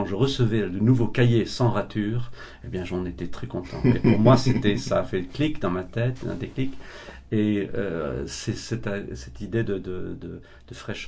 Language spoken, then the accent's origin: French; England, United Kingdom; French is a second language; moved away as an adult; also born or lived in Calcutta, India; now in France; Je suis donc de nationalité anglaise, j'ai grandi en Angleterre pour la plupart de ma vie, mais voici 24 ans, nous avons déménagé en France